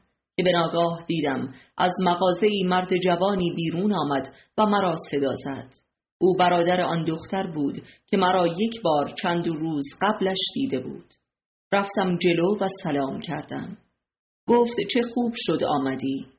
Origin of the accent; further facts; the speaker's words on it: Iran; now in United States; در فرودگاه نیویورک، در حالی که میبایستی به عنوان یک ایرانی تروریست و بدون ویزا دستگیر میشدم